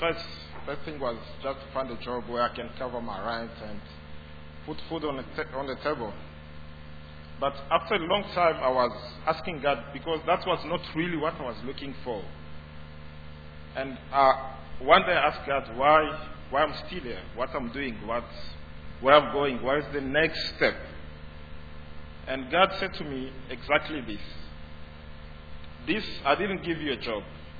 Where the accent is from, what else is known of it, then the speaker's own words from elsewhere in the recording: Johannesburg, Gauteng, South Africa; moved away; So my first year I came from Joburg and I was looking for a job.